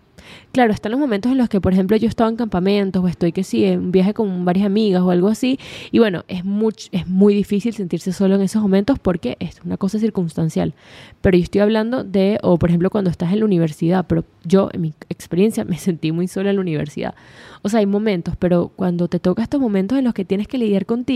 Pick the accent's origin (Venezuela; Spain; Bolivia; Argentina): Venezuela; now in Chicago, United States; cuando llegué a Chicago, mi sorpresa fue que me fui de Venezuela buscando estar acompañada de más personas